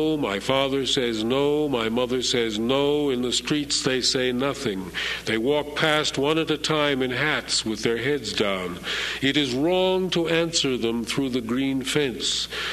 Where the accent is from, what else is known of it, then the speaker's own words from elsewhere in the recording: New York City, New York, United States; I was born in New York City. I grew up across the river from it.